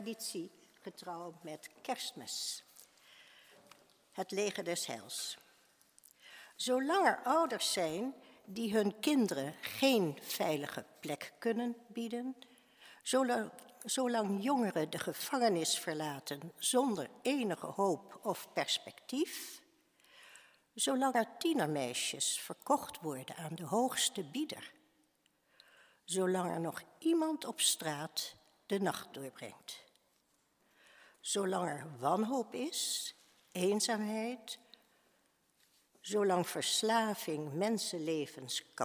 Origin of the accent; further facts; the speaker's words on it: Haarlem, North Holland, Netherlands; now in Deventer, Netherlands; Als klein meisje wonend in Haarlem kan ik me herinneren dat tijdens de kersttijd op verschillende plekken in onze stad muziek werd gemaakt.